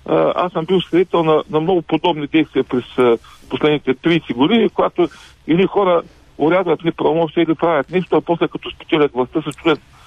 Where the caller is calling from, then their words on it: Ruse, Ruse Province, Bulgaria; съм от Русе.